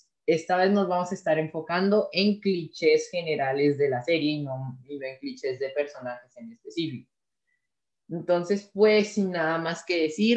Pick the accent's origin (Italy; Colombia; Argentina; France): Colombia; como somos colombianos y como ya oyeron, pues desde septiembre se siente que viene diciembre